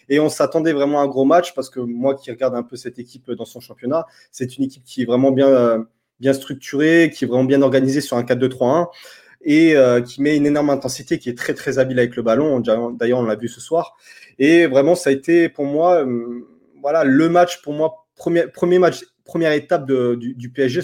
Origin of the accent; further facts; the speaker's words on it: Lyon, Auvergne-Rhône-Alpes, France; moi je suis lyonnais, les gars, vous le savez